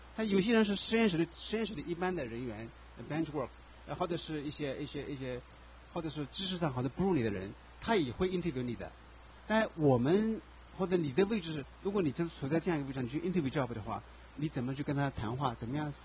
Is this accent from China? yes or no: yes; China; now in United States; 我们中国人从大陆来的，这个 risk tolerance 这个比较低哈